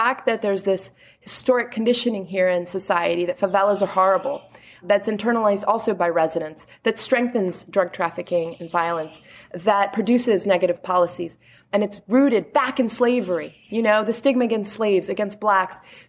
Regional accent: Washington, District of Columbia, United States; now in Brazil; But I grew up in Washington, D.C., and I was an activist.

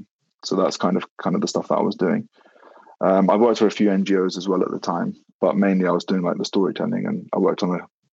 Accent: United Kingdom; And then at the same time, being British in the UK, you're kind of like mixed, caught between the two cultures.

